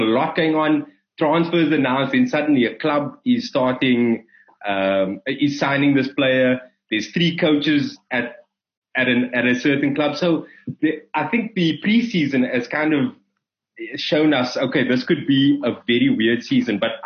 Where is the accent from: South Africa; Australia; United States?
South Africa; Cape Town, Western Cape; I think my whole sports thing started with my family. Both sides of my family are relatively sports mad. Before SACS, I mean, I played cricket and rugby there.